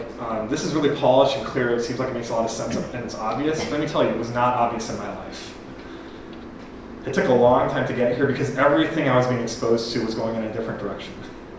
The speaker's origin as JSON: {"language": "English", "country": "India", "said": "I'm Indian, so I can talk about this."}